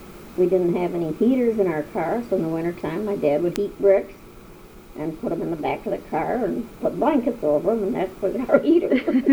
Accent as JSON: {"language": "English", "town": "Monroe", "country": "United States", "tie": "born there", "said": "I was born in Monroe. My family came to Monroe before I was born because work was better here than where they lived. So I was born here."}